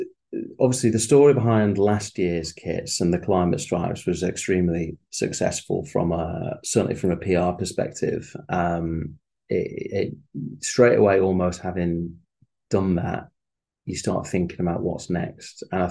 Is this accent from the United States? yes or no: no; Blackpool, North West England, United Kingdom; I grew up in Blackpool